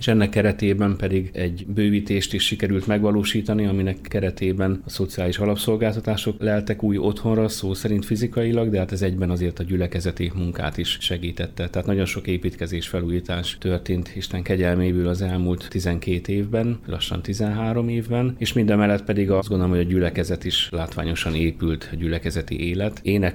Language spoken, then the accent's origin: Hungarian; Hajdúsámson, Hajdú-Bihar, Hungary; Hajdú Sámsoni származású vagyok, tehát Debrecenhez, illetve az egyházmegyéhez közel nőttem föl. Ide jártam a református gimnáziumba, és itt is végeztem el a teológiát 96-ban.